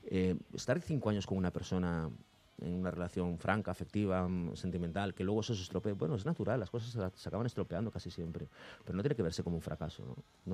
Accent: Galicia, Spain; now in Madrid, Spain; Yo soy gallego y yo echo de menos en Madrid la lluvia.

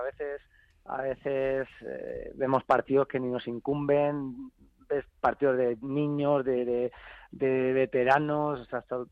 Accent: Zaragoza, Aragon, Spain; yo soy de Zaragoza, pero bueno

